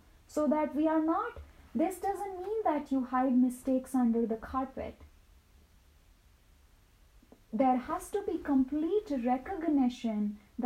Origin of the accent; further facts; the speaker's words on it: India; and I come from India and we have really loving families.